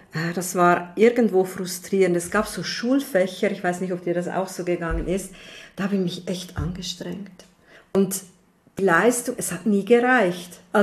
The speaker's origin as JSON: {"language": "German", "country": "Switzerland", "said": "bei uns in der Schweiz ist ja 4 genügend."}